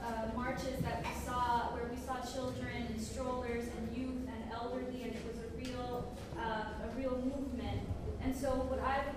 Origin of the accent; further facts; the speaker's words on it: Arizona, United States; So I'm coming from Arizona